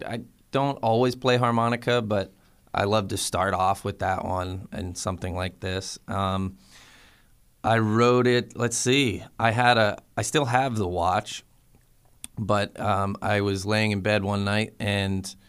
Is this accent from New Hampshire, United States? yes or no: yes; New Hampshire, United States; also born or lived in Reading, Pennsylvania; I grew up mostly in New Hampshire. Born in Reading, Pennsylvania, though. Moved around a few times as a kid.